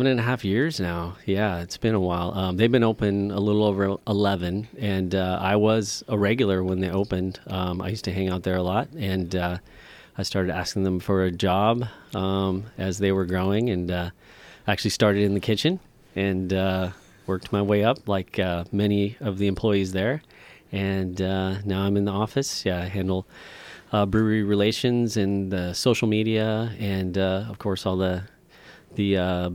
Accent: Eugene, Oregon, United States; I grew up in Eugene, Eugene, Springfield. Mm-hmm. I went to college down there and high school. And then I moved around, mostly in Oregon. I've lived all over the state.

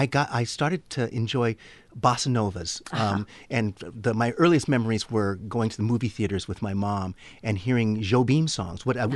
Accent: Reno, Nevada, United States; also born or lived in California; now in Portland, United States; I grew up in Reno, Nevada.

